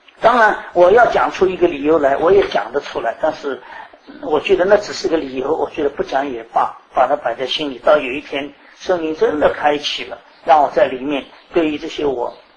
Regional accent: China; 只是我们中国人从一个心态上面来讲

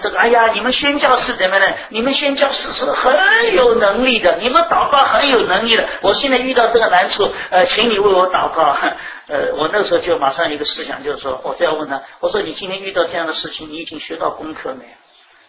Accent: China; 我不想用我的人的这么像这个我们中国人讲的什么恻隐之心

